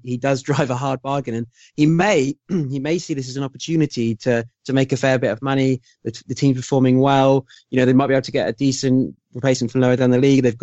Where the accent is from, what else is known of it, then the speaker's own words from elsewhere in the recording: England, United Kingdom; which is, as an Englishman, I really hope they